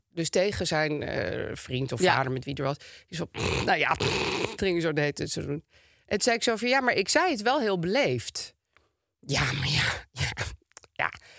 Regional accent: Amsterdam, North Holland, Netherlands; want vroeger had je, waar ik opgroeide in Amsterdam-Zuid, gewoon oude vrouwtjes.

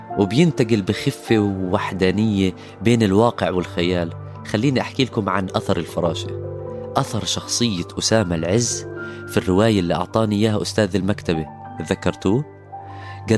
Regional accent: Amman, Amman Governorate, Jordan; فعمان مدينتي من أكبر المدن اللي بتستقبل لاجئين، وفيها كل أنواع اللجوء: لاجئين حرب، لاجئين فقر، لاجئين من المحافظات. مدينة مليانة عابرين

